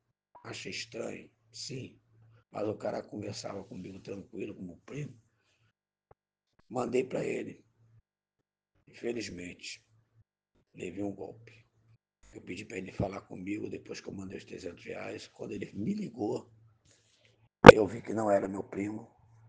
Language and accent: Portuguese; Seropédica, Rio de Janeiro, Brazil; sou de Seropédica, Rio de Janeiro.